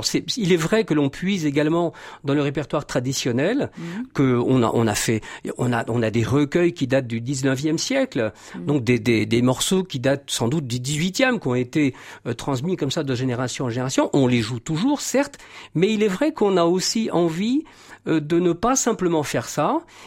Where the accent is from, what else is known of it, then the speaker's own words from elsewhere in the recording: Brittany, France; comme je suis breton